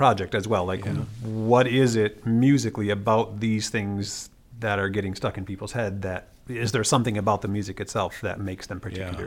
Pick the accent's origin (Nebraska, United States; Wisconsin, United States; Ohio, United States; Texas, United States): Wisconsin, United States; I started my undergraduate in Wisconsin. I'm from Wisconsin